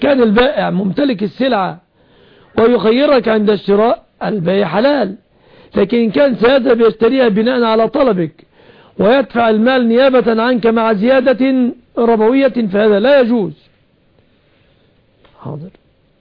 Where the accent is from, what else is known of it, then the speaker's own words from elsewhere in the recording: Egypt; بلادنا مصر